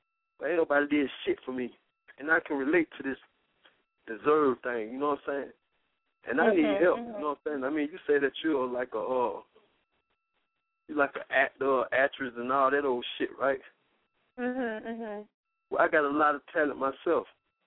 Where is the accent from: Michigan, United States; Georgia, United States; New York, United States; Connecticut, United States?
Georgia, United States; Atlanta; Being I was from Atlanta made me a popular guy instantly due to my dress code and communicating skills.